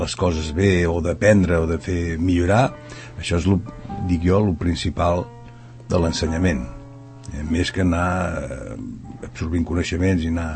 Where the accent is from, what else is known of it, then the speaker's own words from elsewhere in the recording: Llerona, Catalonia, Spain; jo soc d'un poble molt petit, que es diu Llerona